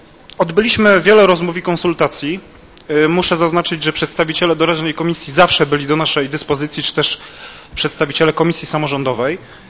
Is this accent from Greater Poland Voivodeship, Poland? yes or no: yes; Górczyn, Greater Poland Voivodeship, Poland; mojego kochanego Fyrtla, czyli Górczyna, mojej małej ojczyzny